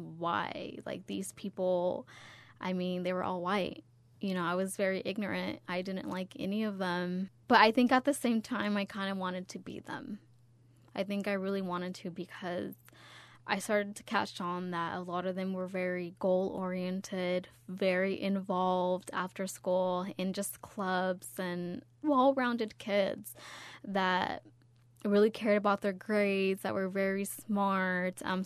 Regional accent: Toppenish, Washington, United States; I grew up in Toppenish, which is right in Yakima. I mean, every single kid that was at that school was Hispanic. I'm Mexican.

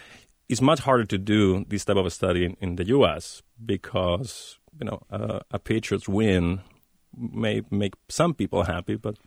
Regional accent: Spain; I was born and raised in Spain, and I know what happens to the country when we're playing a World Cup match.

